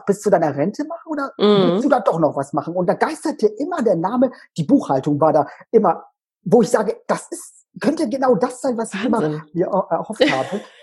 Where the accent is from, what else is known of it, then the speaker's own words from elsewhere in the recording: Hamburg, Germany; Ja, also ich bin 33 und komme aus Hamburg.